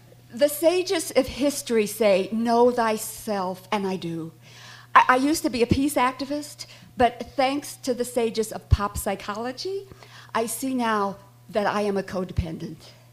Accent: Midwest, United States; I come from the Midwest.

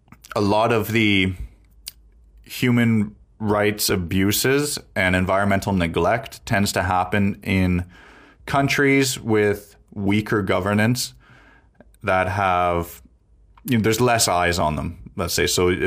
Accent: Canada; I'm from Canada. This happens in Canada.

